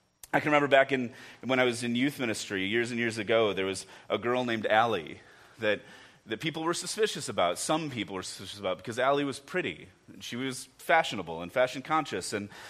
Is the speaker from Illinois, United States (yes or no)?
yes; Chicago, Illinois, United States; I grew up in Chicago, and so did my wife Alyssa.